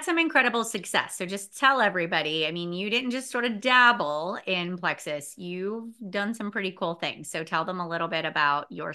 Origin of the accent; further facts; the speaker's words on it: Mars, Pennsylvania, United States; You know, I'm a mom from Mars, Pennsylvania.